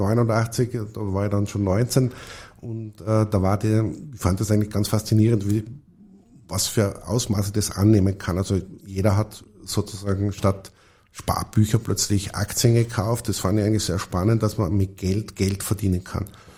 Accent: Tyrol, Austria; also ich bin in Tirol aufgewachsen

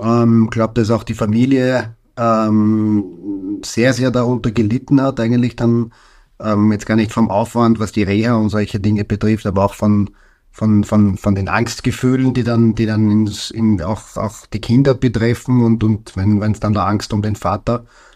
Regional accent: Krems, Lower Austria, Austria; Grundsätzlich schaut Krems, meine Heimatstadt, ist eben dem Wein verbunden und landschaftlich mit dem Donautal extrem schön.

